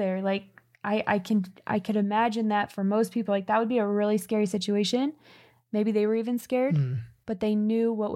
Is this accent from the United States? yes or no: yes; California, United States; We grew up in California.